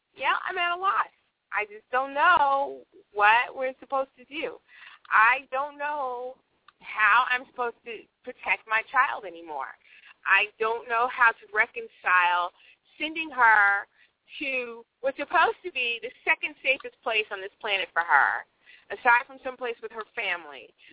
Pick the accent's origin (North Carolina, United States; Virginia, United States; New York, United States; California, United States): California, United States; San Diego; I was lucky growing up in San Diego because in the wintertime, it's still, you know, 65, 70 degrees